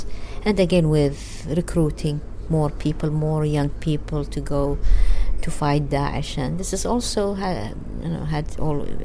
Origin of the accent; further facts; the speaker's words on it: Basra, Basra Governorate, Iraq; I was born in Basra, so I find myself a typical Basrawi.